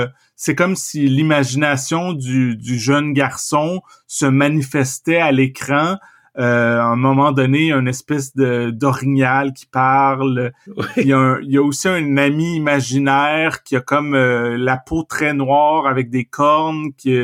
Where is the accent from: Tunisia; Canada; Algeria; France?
Canada; Trois-Rivières, Quebec; also born or lived in Montreal; ma mère est blanche, fait que je suis métisse, j'ai la peau quand même plus foncée, puis moi j'ai grandi en région à Trois-Rivières